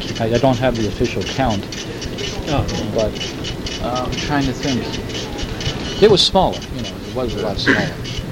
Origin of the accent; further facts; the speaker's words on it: New Rochelle, New York, United States; New Rochelle, New York.